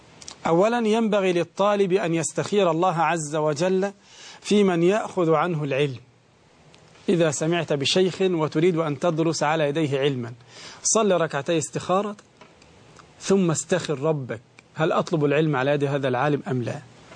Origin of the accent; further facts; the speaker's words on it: Egypt; وهذا أمر صار ملحوظا لا سيما عندنا في مصر